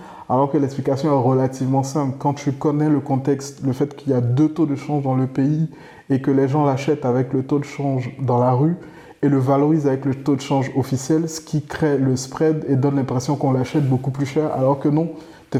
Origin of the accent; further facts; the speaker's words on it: Côte d’Ivoire; parce que moi je suis originaire de Côte d'Ivoire